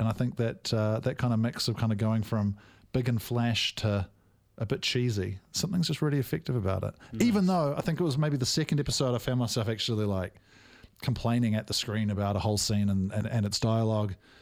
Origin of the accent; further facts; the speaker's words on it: New Zealand; one of the true joys of this show as a Kiwi is watching the two leads, both being New Zealanders